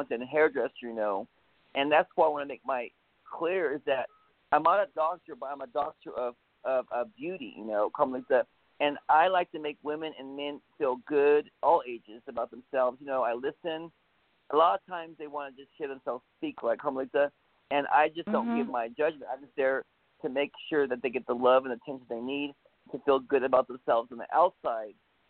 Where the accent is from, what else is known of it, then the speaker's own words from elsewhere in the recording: Hanford, California, United States; I grew up in Hanford, California. My mom had her own salon, mostly agriculture, all dairies, a lot of farming.